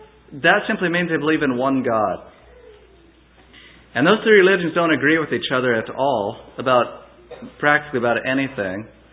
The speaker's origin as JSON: {"language": "English", "region": "Oregon", "country": "United States", "tie": "born or raised there", "said": "I was raised here in Oregon, and from little on, my mother, she loved the coast."}